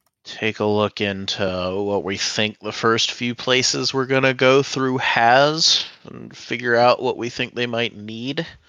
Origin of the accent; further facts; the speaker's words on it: Kirkland, Washington, United States; I was born in Kirkland. I lived in Kirkland.